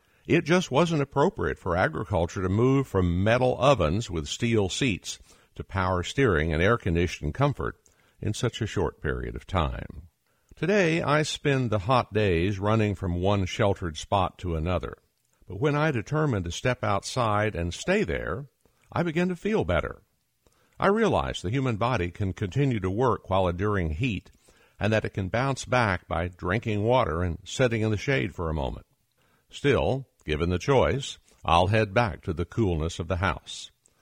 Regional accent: Oklahoma, United States; I can't say that I liked much about summer heat when growing up in Oklahoma, at a time when air conditioning was only found in a few department stores in Oklahoma City.

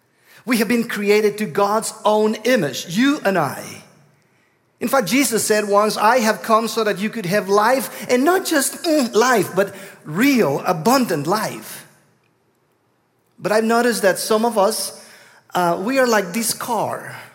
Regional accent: Guatemala; accent: southern; I come from Guatemala, hence my southern accent.

